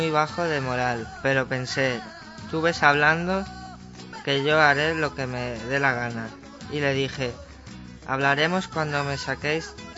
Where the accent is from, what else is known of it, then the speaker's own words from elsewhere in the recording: Sant Joan de les Abadesses, Catalonia, Spain; born there; Tengo 36 años, nací en San Juan de las Abadeses, Girona.